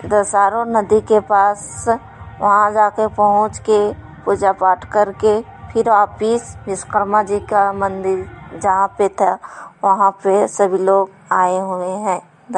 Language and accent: Hindi; Koderma, Jharkhand, India; मैं कोडरमा मोहलवानी से हूँ।